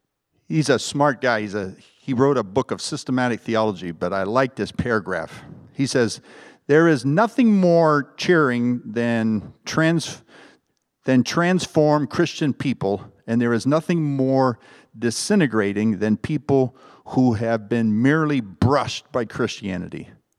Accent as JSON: {"language": "English", "region": "California", "country": "United States", "said": "I mentioned that I come from the San Joaquin Valley. It has the deepest topsoil in the United States."}